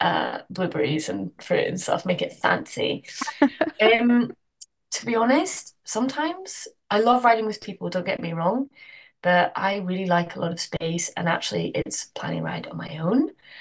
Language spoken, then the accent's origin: English; Glasgow, Scotland, United Kingdom; now in Amsterdam, Netherlands; I do go back to Scotland sometimes. I'm from Glasgow originally. I miss it.